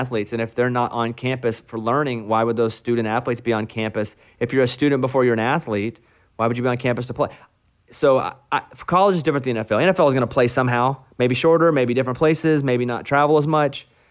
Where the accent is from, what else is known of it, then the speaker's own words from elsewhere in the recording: Arkansas, United States; I grew up in Arkansas. We didn't have a team.